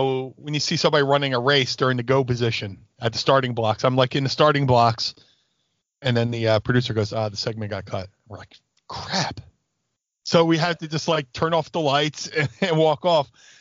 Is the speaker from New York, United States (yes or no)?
no; Atlantic City, New Jersey, United States; I grew up in Atlantic City, and I still might kick myself for not going to the Slammies.